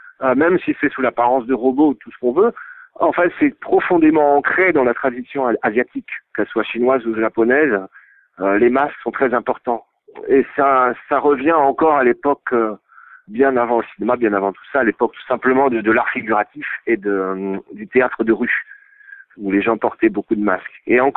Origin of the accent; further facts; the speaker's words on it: Lille, Hauts-de-France, France; now in China; chez nous à Lille, bon, on a la chance d'avoir encore des bars, des endroits ouverts, qui est vraiment dans notre culture